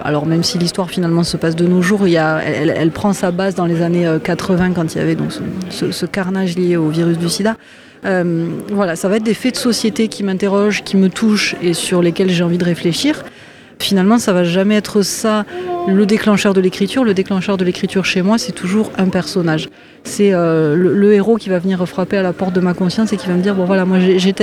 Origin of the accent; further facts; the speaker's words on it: Occitanie, France; Oui, tout à fait. Je suis même originaire du Volvestre, donc là, je suis à domicile.